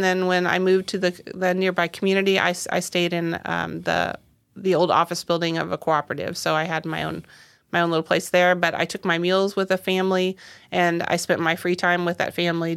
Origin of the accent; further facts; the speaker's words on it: Jerseyville, Illinois, United States; I was born here in Jersey County in the old hospital here in Jerseyville. And I lived my entire young life here.